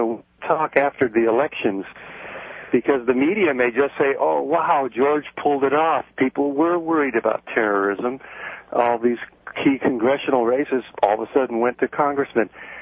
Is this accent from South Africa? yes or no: no; Netherlands; now in Lafayette, United States; I came to this country from Holland in 1962. … from Lafayette, by the way.